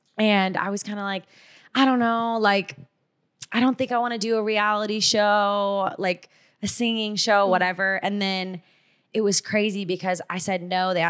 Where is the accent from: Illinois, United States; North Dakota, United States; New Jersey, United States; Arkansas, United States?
Arkansas, United States; also born or lived in Los Angeles, United States; now in Nashville, United States; I just moved to Nashville from LA. I was in LA for 7 years and really long time. I know. So I'm originally from Arkansas though.